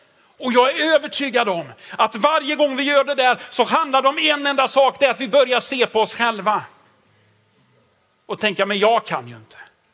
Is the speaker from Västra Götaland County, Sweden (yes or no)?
yes; Tidaholm, Västra Götaland County, Sweden; men jag är ju från Tidaholm. Och det är jag stolt över.